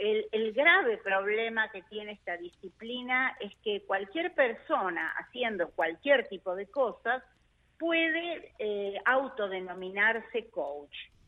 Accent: Argentina; moved away as an adult; now in United States; yo vengo de Argentina, o sea que primero tuve la certificación allí, después revalidé mi título acá en Estados Unidos

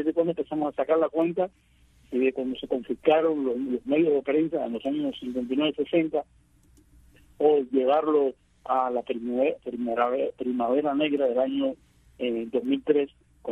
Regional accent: Cuba; soy un periodista cubano

